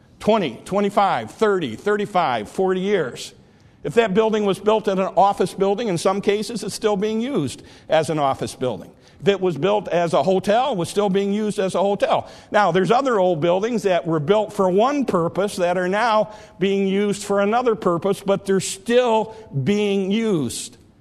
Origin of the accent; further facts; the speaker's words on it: Detroit, Michigan, United States; I grew up in the Detroit area. In fact, my grandfather, my mom's dad, was a night watchman at the Cadillac Square building in downtown, downtown Detroit.